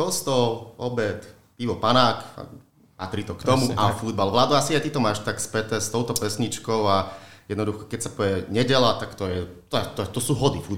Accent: Bratislava, Bratislava Region, Slovakia; also born or lived in Nitrica; ja som chlapec z Bratislavy, takže u nás je to tu trošku inak brané, ale detstvo som strávil, alebo teraz značnú časť svojho detstva som strávil u svojich starých rodičov v Nitrici, na Hornej Nitre.

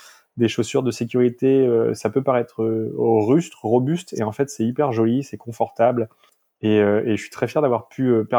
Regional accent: Lorient, Brittany, France; moi, je suis breton d'origine, je suis de Lorient. J'ai 36 ans.

